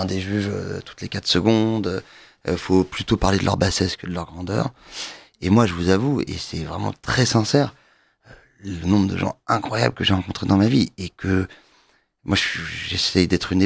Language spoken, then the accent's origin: French; Louveciennes, Île-de-France, France; J'ai grandi donc à Louvciennes, en banlieue parisienne, et nous étions au collège à Saint-Cloud, au collège Saint-Joseph.